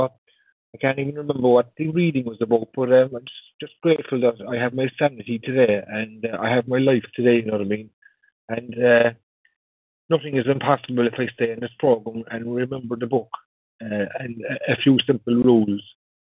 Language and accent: English; Ireland; and I'm from Ireland.